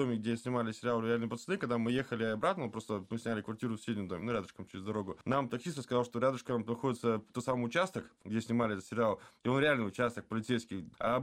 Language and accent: Russian; Petropavl, North Kazakhstan Region, Kazakhstan; now in Omsk, Russia; просто я уже в Омск приехал, я сам родом с Петропавловска, нет какой-то привязки. Я вроде как амич, 15 лет получается